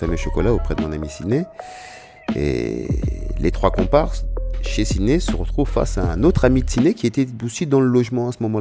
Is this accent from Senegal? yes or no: no; Stains, Île-de-France, France; Non, j'ai grandi à Stein, moi, au Clos Saint-Lazare.